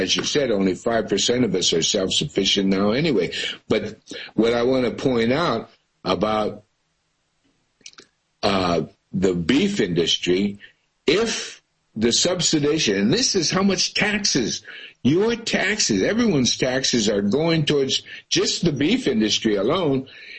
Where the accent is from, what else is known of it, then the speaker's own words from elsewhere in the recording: United States; Oh, very much so, because I'm a vegan. I come from America, which is a meat-eating culture.